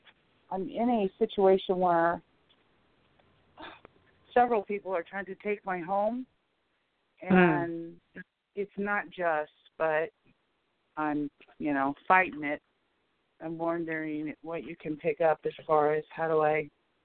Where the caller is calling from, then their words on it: Nebraska, United States; I'm in Nebraska.